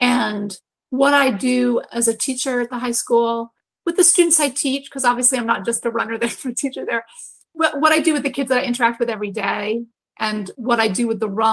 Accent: Virginia, United States; also born or lived in Vancouver, Canada; even though I was born in Canada, I think I mentioned before that I was born in Vancouver, Canada, my parents split up and my mother married an American. And I actually ended up in Northern Virginia. As a high school student in Northern Virginia

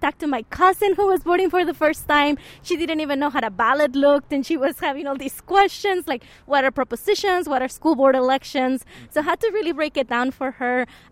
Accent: Arizona, United States; And maybe because I grew up in Arizona and Arizona is home

